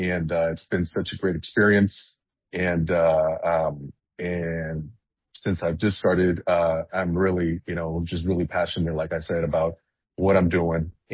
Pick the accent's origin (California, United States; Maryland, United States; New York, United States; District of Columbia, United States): California, United States; Calexico; also born or lived in Los Angeles; I'm originally from Calexico. I was born in Los Angeles, but I can say I'm pretty much raised for the majority of my life in Calexico.